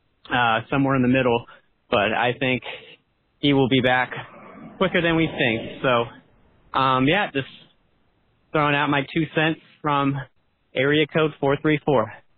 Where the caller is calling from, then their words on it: Virginia, United States; I'm calling from Virginia.